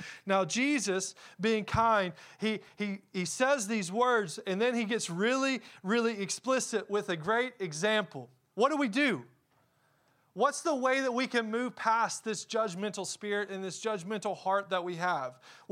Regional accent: Kentucky, United States; And we're from Eastern Kentucky. We know what trees are.

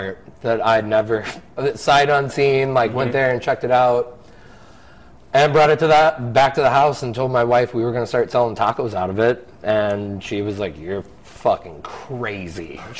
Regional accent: Missouri, United States; now in Massachusetts, United States; I moved from Missouri to Massachusetts to kind of get my foot in the door and kind of clean up my act.

